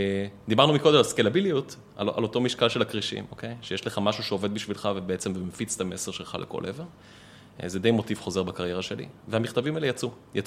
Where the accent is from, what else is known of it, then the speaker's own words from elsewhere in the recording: Holon, Tel Aviv District, Israel; גדלתי בחולון.